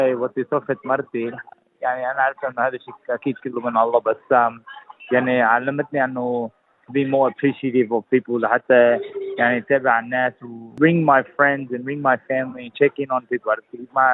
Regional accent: Lebanon; now in Australia; إحنا لبنانية وكنا في مدرسة أسترالية.

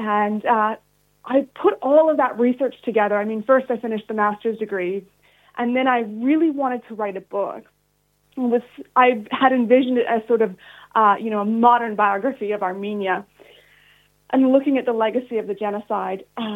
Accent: Canada; now in Australia; Yeah, so I moved to Australia 14 years ago. I'm originally from Canada.

